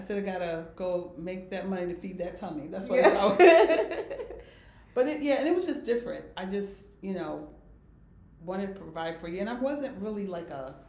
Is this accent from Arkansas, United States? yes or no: yes; Little Rock, Arkansas, United States; I probably would have had some fun, but I just never did. I grew up in Little Rock, so.